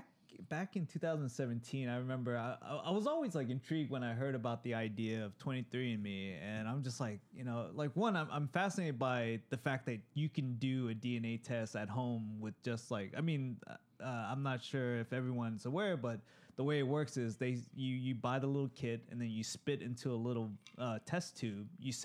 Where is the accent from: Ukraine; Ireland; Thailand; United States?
Thailand; So, you know, I'm from Thailand.